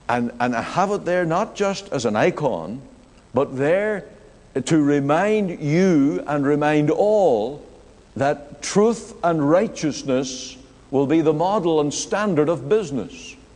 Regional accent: Canada; I can take everything that I know as a Canadian and all that I know about Canadian life and the way of life

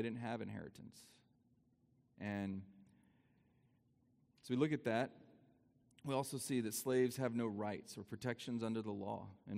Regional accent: United States; it's hard as an American, as a free man, to really consider what it would be like to be a slave

